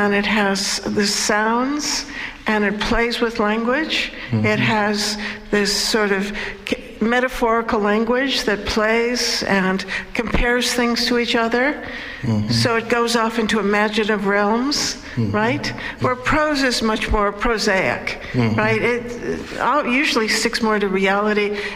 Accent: Los Angeles, California, United States; also born or lived in Pittsburgh; Well, I was born in Pittsburgh. I was brought to Los Angeles as a baby

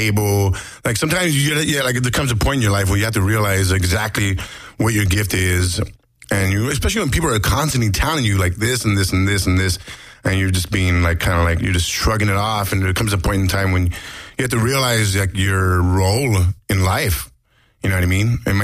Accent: Los Angeles, California, United States; I was born and raised in East LA, so having moved there around 99

